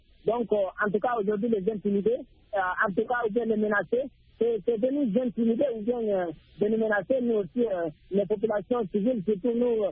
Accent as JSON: {"language": "French", "country": "Guinea", "said": "moi, je suis originaire de la Guinée-Conakry"}